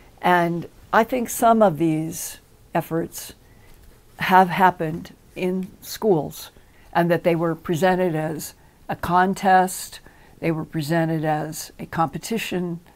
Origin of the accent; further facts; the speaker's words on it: United States; where I was staying as an American with this small group in Cusco